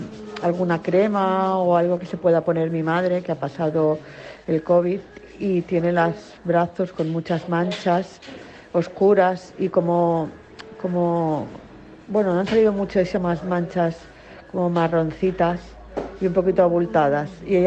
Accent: Barcelona, Catalonia, Spain; soy de Barcelona.

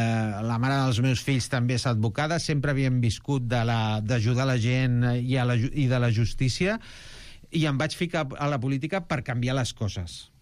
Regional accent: Catalonia, Spain; que som tan catalans com qualsevol altre

